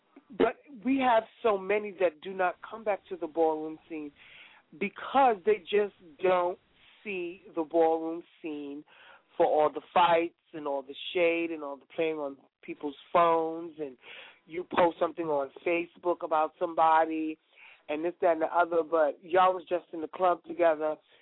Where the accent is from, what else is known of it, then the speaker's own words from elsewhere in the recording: New York, United States; I was from New York, and I was going to stand up for mine.